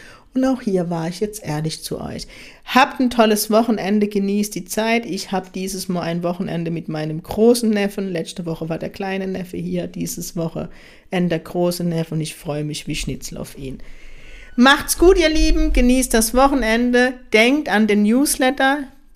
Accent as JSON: {"language": "German", "region": "Kurpfalz", "country": "Germany", "said": "Bei uns in der Kurpfalz heißt es einfach Dummschwätzer."}